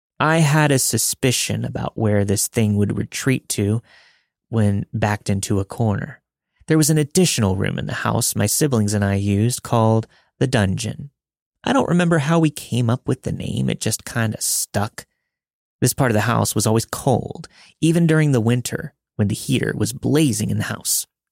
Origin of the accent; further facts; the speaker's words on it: Kansas, United States; I'm from Kansas, so there's a lot of skepticism from my friends about this story. My family and I lived decently close to Atchison.